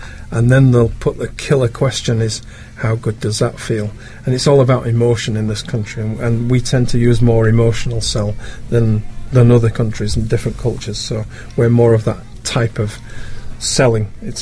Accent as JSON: {"language": "English", "region": "Yorkshire and the Humber", "country": "United Kingdom", "said": "I'm a Yorkshireman"}